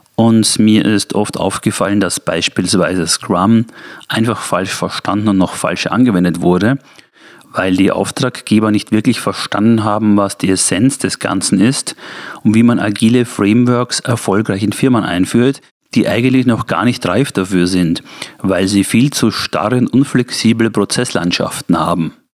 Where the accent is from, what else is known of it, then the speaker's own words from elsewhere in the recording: Vienna, Austria; ich stamme aus Österreich, aus Wien